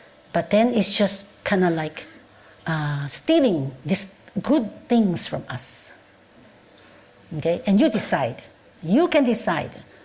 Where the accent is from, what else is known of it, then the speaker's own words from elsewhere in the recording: Philippines; I grew up in the Philippines. You know, Philippines? In the Philippines, it's a very touchy culture.